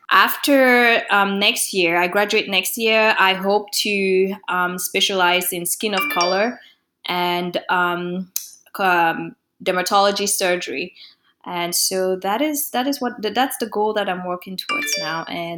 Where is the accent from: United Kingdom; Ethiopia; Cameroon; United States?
Cameroon; English is a second language; I'm originally from Cameroon in West Central Africa.